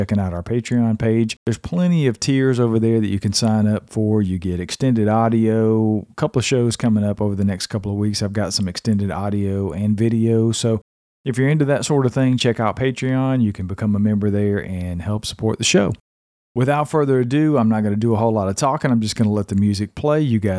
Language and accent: English; North Carolina, United States; So I know you got some experiences to share in my home state of North Carolina.